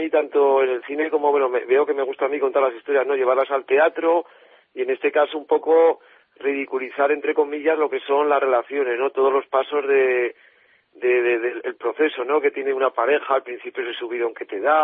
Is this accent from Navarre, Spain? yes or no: yes; Tudela, Navarre, Spain; aunque bueno, yo soy de Tudela, pero jamás.